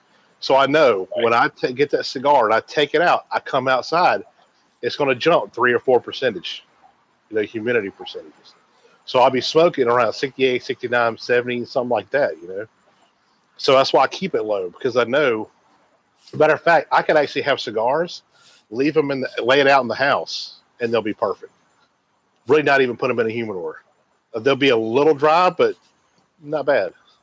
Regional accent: Mississippi, United States; now in Houston, United States; I'm from the Mississippi Gulf Coast. I'm used to hot and humid.

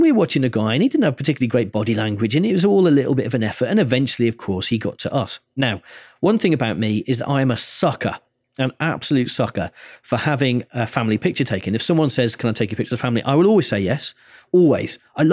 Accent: United Kingdom; in fact, we're British

